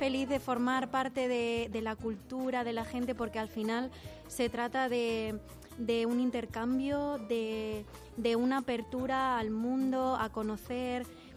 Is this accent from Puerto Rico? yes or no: no; Spain; Yo, como podéis comprobar, no soy mexicana, soy española.